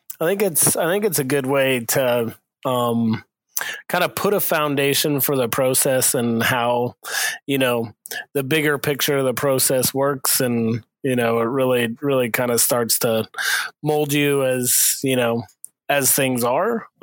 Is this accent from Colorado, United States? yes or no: yes; Colorado, United States; moved away as an adult; now in Australia; I'm from the States. I'm from Colorado.